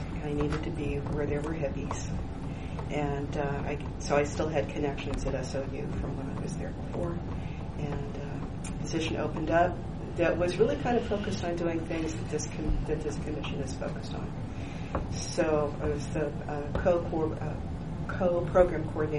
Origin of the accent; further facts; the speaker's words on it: Oklahoma City, Oklahoma, United States; moved away as an adult; now in Ashland, United States; So I grew up in Oklahoma City, working class. Could afford to go to college back in those days.